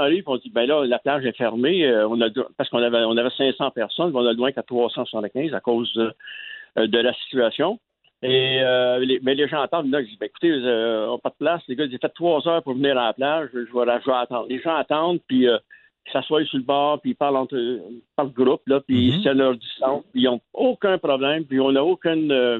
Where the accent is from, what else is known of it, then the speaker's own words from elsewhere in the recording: Montebello, Quebec, Canada; J'ai été élevé à Montebello.